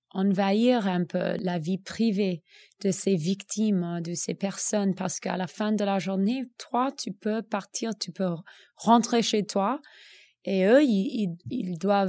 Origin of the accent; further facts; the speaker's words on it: United States; French is a second language; moi, je suis américaine